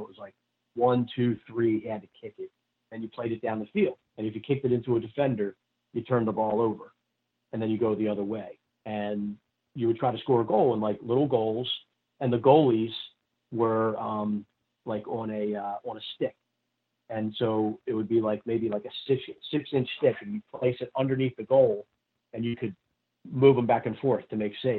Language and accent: English; Catonsville, Maryland, United States; Growing up in Catonsville, Simply Soccer was a place in Old Ellicott City when I was growing up that had everything soccer.